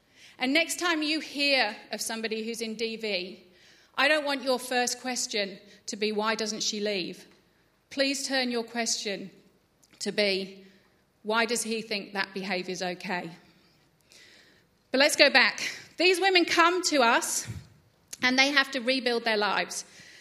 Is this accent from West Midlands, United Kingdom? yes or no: no; Layer de la Haye, East of England, United Kingdom; I grew up in this beautiful, quintessential English village with a very French name, because it was from the Norman Conquest back in 1066, called Laya de la Haye.